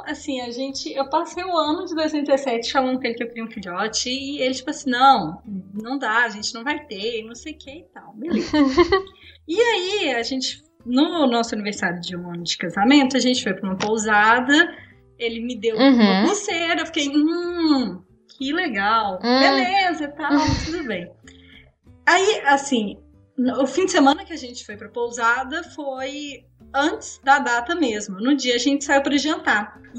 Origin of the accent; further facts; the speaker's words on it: Belo Horizonte, Minas Gerais, Brazil; eu sou aqui de BH